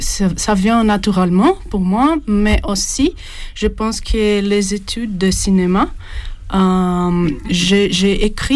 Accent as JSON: {"language": "French", "region": "São Paulo", "country": "Brazil", "said": "Je suis de São Paulo."}